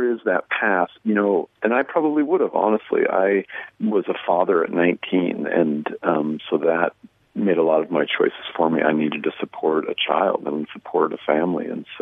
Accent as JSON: {"language": "English", "town": "Spokane", "region": "Washington", "country": "United States", "tie": "born or raised there", "said": "I was born in Spokane in 1965. Beginning in about 1978, when I was 13, I wanted to leave. 9. I'm still here."}